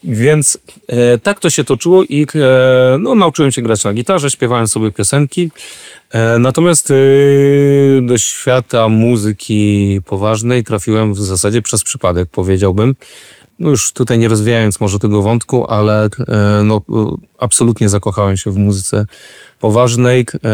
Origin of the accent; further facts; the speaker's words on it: Pomeranian Voivodeship, Poland; Wychowywałem się właśnie w Oskowie. Sporą część dzieciństwa spędzałem na kaszubskich wioskach, w Rokitach, w Bochowie. Natomiast do szkoły dojeżdżałem, do Siemierowic.